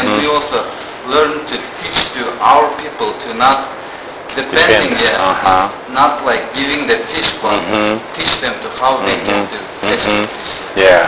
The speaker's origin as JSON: {"language": "English", "country": "Kyrgyzstan", "second_language": "English", "said": "Yeah, I'm from Kyrgyzstan actually."}